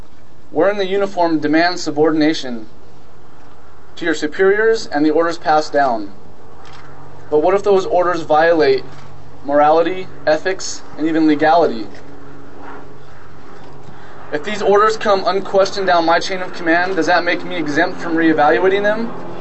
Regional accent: United States; as a soldier, as an American, and as a human being

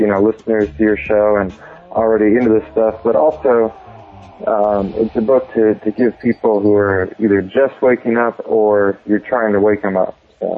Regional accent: Hood River, Oregon, United States; also born or lived in Phoenix / Korea; I grew up here in Hood River, born and raised. And then after high school, I was tired of the rain, so I moved to Phoenix, went to college down there

